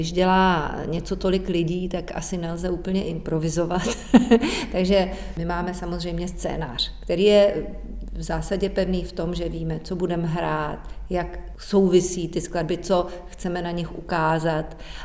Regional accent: Bohemia, Czechia; u nás v Čechách všichni si říkáme pořád tak hezky, že jsme národ muzikantů

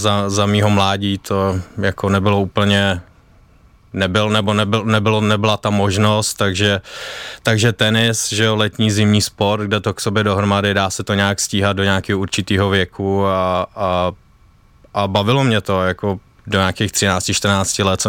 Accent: Ústí nad Labem, Ústí nad Labem Region, Czechia; Jo, jsem z Ústí nad Labem a tam jsem hrál do 15 let

